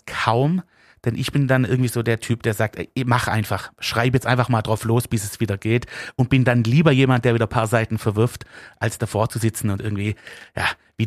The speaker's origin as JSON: {"language": "German", "region": "Baden-Württemberg", "country": "Germany", "accent": "Swabian", "said": "Ja, also das kann ich auch gar nicht verstecken. Also das keine Chance, irgendwie ins Hochdeutsche abzugleiten. Das wird mir auch immer bleiben und genau, das ist gehört zu mir."}